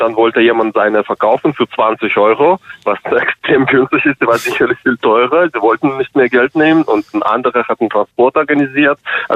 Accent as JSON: {"language": "German", "country": "Germany", "tie": "born or raised there", "said": "ich bin in Deutschland zur Schule gegangen und ich habe Geschichtsunterricht gehabt"}